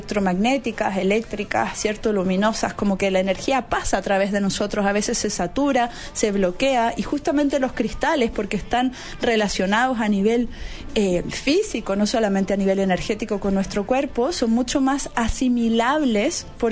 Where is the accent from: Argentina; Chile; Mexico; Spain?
Mexico; Amatlán, Morelos; Pero mi pueblo, que es Amatlán, que queda dentro de Tepoztlán, es un poquito más tranquilo. De hecho, es un pueblo indígena, comunitario, que tiene su idiosincrasia.